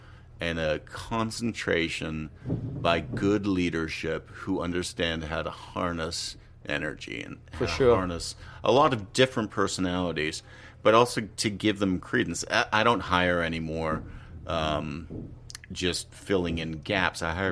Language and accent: English; Canada; I'm Canadian